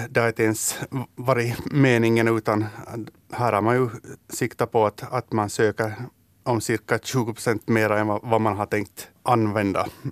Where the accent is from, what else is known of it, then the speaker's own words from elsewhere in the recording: Bromarv, Uusimaa, Finland; born there; eftersom jag är född i Bromar så är det ju ganska naturligt att det är ett jaktlag i Bromar.